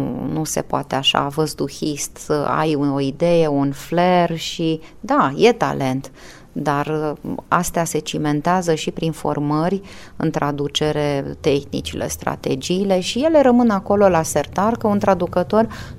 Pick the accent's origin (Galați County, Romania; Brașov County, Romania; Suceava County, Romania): Galați County, Romania; Galați; Noi suntem de acolo, acolo sunt rădăcinile noastre, asta este identitatea noastră. Suntem oameni de la Dunăre, într-un oraș care are o pecete culturală, chiar dacă el a fost industrializat masiv și muncitoresc considerat